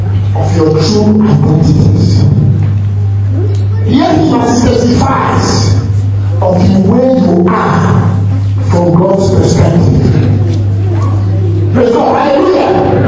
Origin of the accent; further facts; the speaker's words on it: United Kingdom; Because I'm very British. I'm not a gentleman.